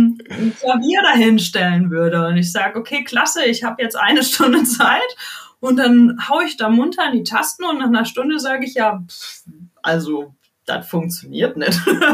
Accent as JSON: {"language": "German", "region": "North Rhine-Westphalia", "country": "Germany", "said": "Ich komme aus dem Ruhrpott, der ist dann hier, der ist groß."}